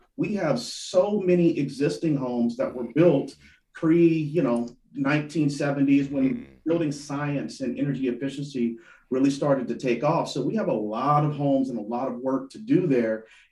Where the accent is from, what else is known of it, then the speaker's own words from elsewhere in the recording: Louisiana, United States; So I'm originally from Louisiana. My father was in the HVAC business.